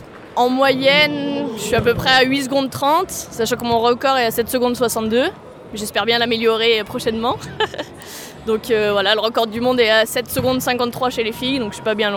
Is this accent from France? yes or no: yes; Saint-Étienne, Auvergne-Rhône-Alpes, France; j'ai 23 ans, je suis originaire de Saint-Étienne.